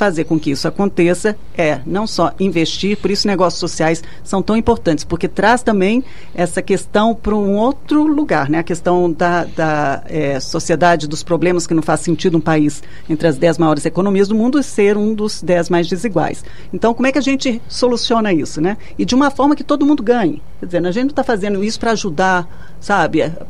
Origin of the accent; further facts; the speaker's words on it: Brazil; A gente é brasileiro e não se dá conta que o Brasil que a gente tem não é o Brasil de verdade, né?